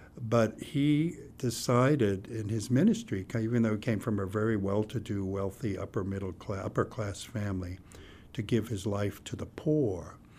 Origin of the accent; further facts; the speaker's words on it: Germany; moved away; by the kids in the neighborhood for being a Protestant and a Nazi, they called me, because I was from Germany.